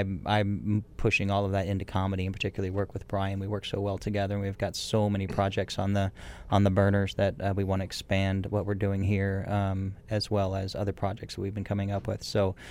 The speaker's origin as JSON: {"language": "English", "country": "United States", "lives_now": "Canada", "said": "because I'm American and a Canadian permanent resident"}